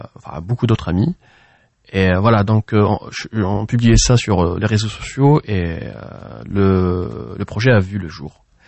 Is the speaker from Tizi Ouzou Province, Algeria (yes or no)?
yes; Tizi Ouzou, Tizi Ouzou Province, Algeria; now in Algiers, Algeria; Moi, je suis natif de Tizi Ouzou. Mais je vis à Alger depuis 20 ans et voilà, donc je me considère Tizi Ouzien autant qu'Algérois.